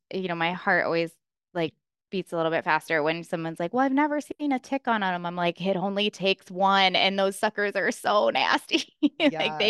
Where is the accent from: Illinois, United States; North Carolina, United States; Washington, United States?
Illinois, United States; Chicago; I am also originally from Chicago